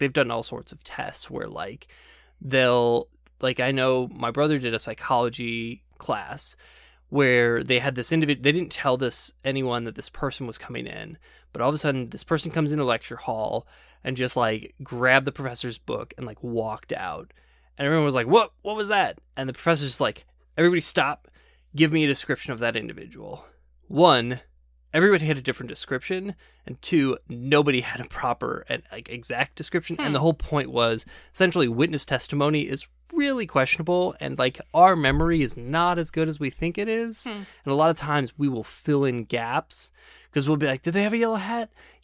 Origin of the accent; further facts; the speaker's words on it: Midwest, United States; because you were from the Southwest and I was from the Midwest